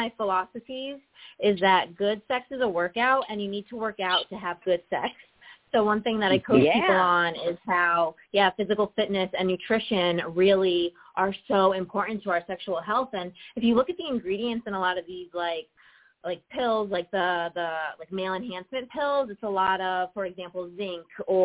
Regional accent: Connecticut, United States; So I grew up as a Denver Broncos fan for some reason, even though I'm from Connecticut originally.

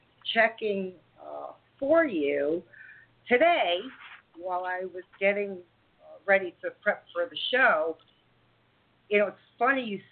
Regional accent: Bethel, Connecticut, United States; I was born in Norwalk and raised most of my life in a small town called Bethel, which is on the border of New York.

